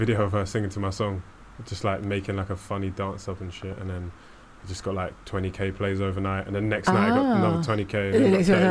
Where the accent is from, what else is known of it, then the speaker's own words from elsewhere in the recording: London, United Kingdom; I'm 21. I'm from South London